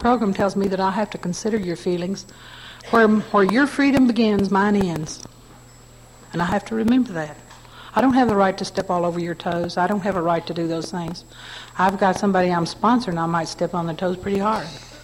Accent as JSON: {"language": "English", "region": "Kentucky", "country": "United States", "tie": "born or raised there", "said": "as I was born and raised in Logan County, Kentucky."}